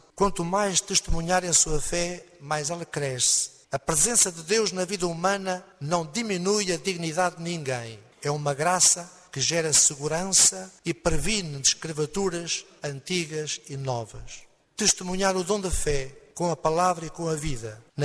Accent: Alcobaça, Leiria, Portugal; Diocese Mãe de Lisboa, onde nasci e cresci, especialmente a paróquia de origem de Évora de Alcobaça, paróquia de Alcobaça onde fiz estágio pastoral

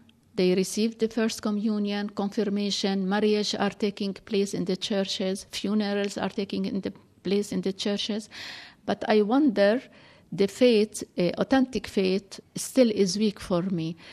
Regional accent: Bethlehem, West Bank, Palestine; since I was from Bethlehem, the congregation, the place of formation was in France, in Marseille. And when I have been for the first time in 1971, when I said I'm coming from the Holy Land, from Bethlehem, are you Christians?

